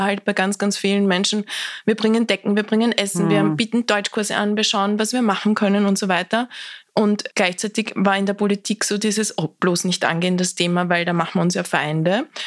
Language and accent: German; Austria; ich bin sehr behütet am Land in Österreich aufgewachsen